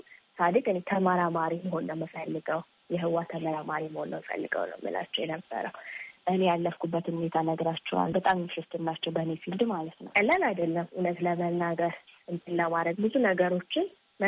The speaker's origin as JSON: {"language": "Amharic", "region": "Addis Ababa", "country": "Ethiopia", "tie": "born or raised there", "said": "እኔ አዲስ አበባ ነው ተወልጄ ያደኩት።"}